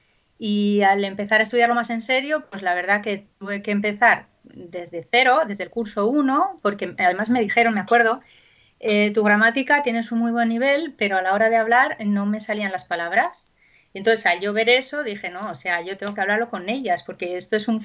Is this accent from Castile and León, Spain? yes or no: no; Bilbao, Basque Country, Spain; now in Alcalá de Henares, Spain; yo soy de Bilbao, aunque actualmente vivo cerca de Alcalá de Henares, en Madrid.